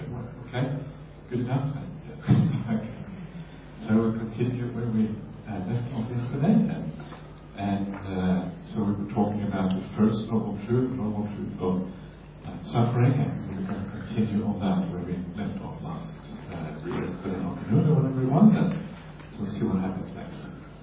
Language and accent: English; Norway; now in Australia; they ask me, where are you from? Norway. Well, an hour away. Like Australia, I'm not sure where I'm from anymore, but I used to be from Norway before now.